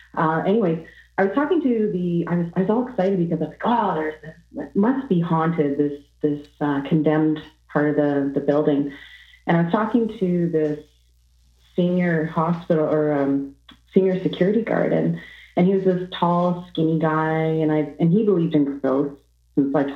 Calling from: Ontario, Canada; calling from Ontario, Canada.

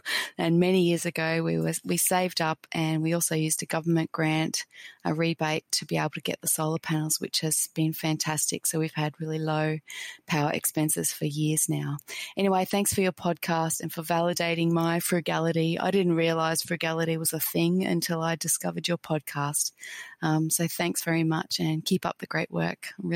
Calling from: Brisbane, Queensland, Australia; I'm contacting you from Brisbane in Australia.

